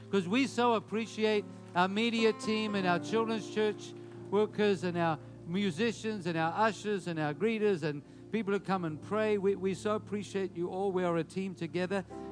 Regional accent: South Africa; moved away; We came from South Africa with no credit, and that was a miracle.

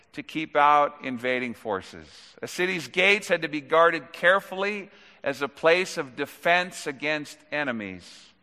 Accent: Sun Valley, California, United States; I hate to say this, but we used to call Sun Valley Scum Alley, my hometown.

